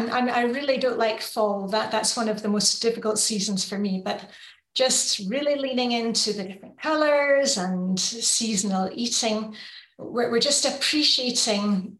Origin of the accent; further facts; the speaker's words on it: Edinburgh, Scotland, United Kingdom; also born or lived in Luxembourg; now in Denmark; I'm from Edinburgh in Scotland. I'd been working in Luxembourg for many years in Europe. And then we moved to Denmark